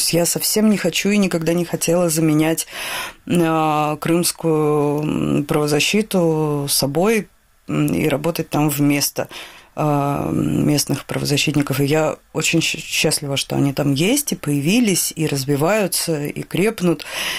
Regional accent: Russia; я как россиянка могу говорить о том, что...

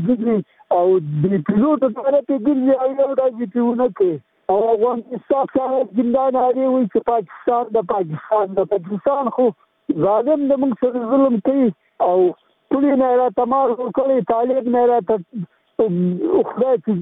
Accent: Logar, Afghanistan; زه د دې د لوګر ولایت دی د ولسوالۍ نه خبر کوم.

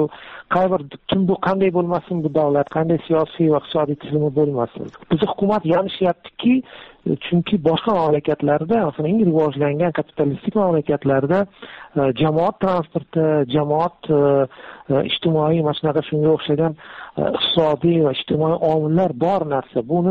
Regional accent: Tashkent, Uzbekistan; ko'p turamiz Toshkentlikmiz.

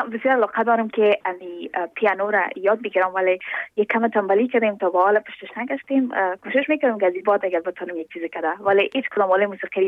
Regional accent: Afghanistan; من از افغانستان هستم، ولایتش فکر میکنم فرق نمیکنن که از کجای افغانستان، اما ما شما افغان هستیم

